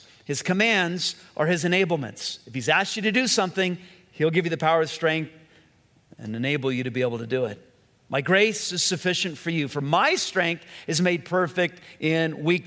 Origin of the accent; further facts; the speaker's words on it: California, United States; And I grew up in Southern California. I'd never been around cold weather like this